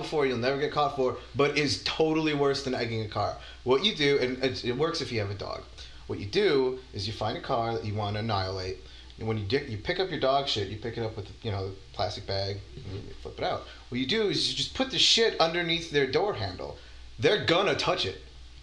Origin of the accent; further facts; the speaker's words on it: Chicago, Illinois, United States; I grew up in Chicago.